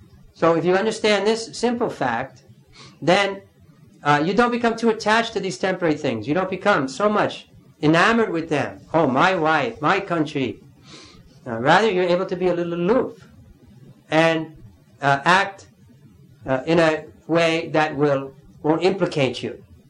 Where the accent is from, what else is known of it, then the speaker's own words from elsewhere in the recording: North Carolina, United States; born there; This is my home. I was born here in North Carolina, and I'm proud of it.